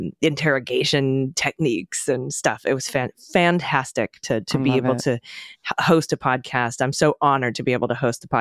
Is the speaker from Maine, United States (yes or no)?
no; Sandusky, Ohio, United States; The other day, you read a note from a couple who were in my hometown of Sandusky, Ohio, during the eclipse.